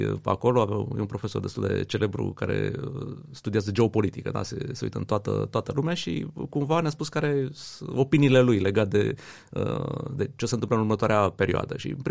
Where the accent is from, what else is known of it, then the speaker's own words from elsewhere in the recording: Piatra Neamț, Neamț County, Romania; Eu sunt din Piatra Neamț